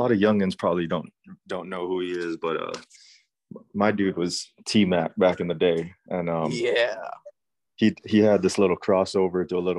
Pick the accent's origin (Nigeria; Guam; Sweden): Guam; It's that island life, man. It's all about family, community, tight-knit